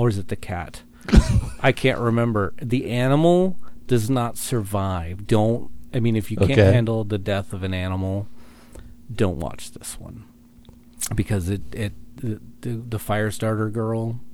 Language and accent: English; South Lake Tahoe, California, United States; Saw pieces of my hometown, I guess you could call it.